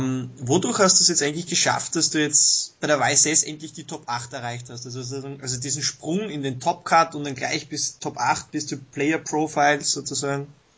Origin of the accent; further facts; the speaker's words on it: Austria; also ich komme aus Österreich